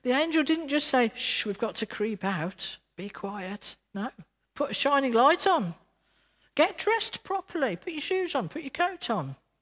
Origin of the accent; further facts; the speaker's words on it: West Midlands, United Kingdom; accent: Brummie; When I was at school, I was told off about my Brummie accent.